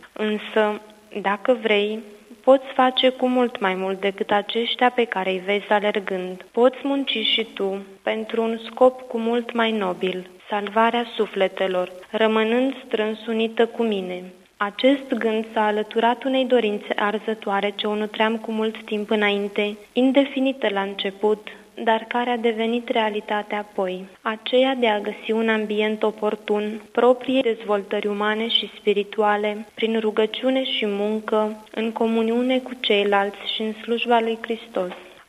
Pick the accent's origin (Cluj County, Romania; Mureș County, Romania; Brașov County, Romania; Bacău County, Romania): Bacău County, Romania; Bacău; sunt din Bacău, de la parohia Fericitul Ieremia.